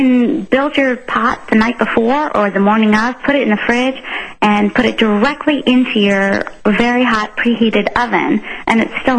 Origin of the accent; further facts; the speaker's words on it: Colorado, United States; Well, actually, Tom, I'm from Colorado. This is my first appearance in the Northwest.